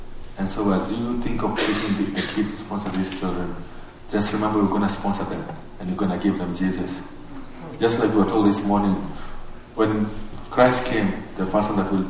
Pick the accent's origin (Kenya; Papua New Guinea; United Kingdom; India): Kenya; As you can see, I'm actually from Kenya.